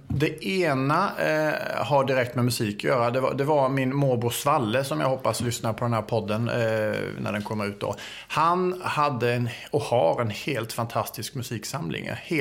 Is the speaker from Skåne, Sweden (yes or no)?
yes; Åstorp, Skåne, Sweden; born there; also born or lived in Älmhult; Precis, jag är född i Åstorp, strax norr om Helsingborg.